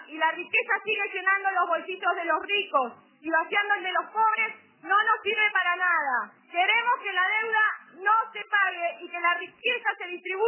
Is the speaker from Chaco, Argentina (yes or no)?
no; Buenos Aires, Argentina; born there; Nací aquí, en la ESMA. Aquí mi mamá … me trajo al mundo